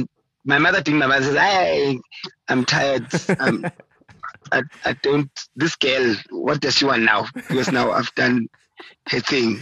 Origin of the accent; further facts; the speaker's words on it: Soweto, Gauteng, South Africa; Absolutely. I hated attending matches.